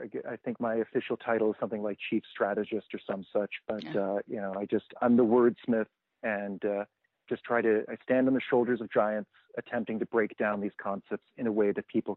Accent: New York City, New York, United States; I mean, I'm a New Yorker, right? You boil it down, I'm born in Manhattan, and it's just the nature of that island.

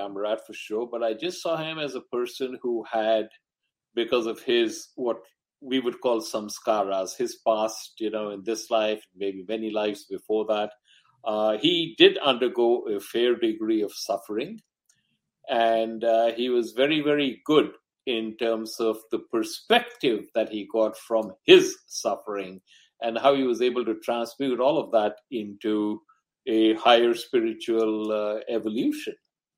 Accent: Mumbai, Maharashtra, India; born there; also born or lived in Delhi / Kolkata / Yangon, Myanmar / Ahmedabad; I was born in Bombay, now Mumbai. And I had my early education all over North India because my father was in the government service. So we traveled quite a bit, but I had my early education in Delhi, Calcutta, Rangoon in Burma, Ahmedabad. And I grew up a Hindu

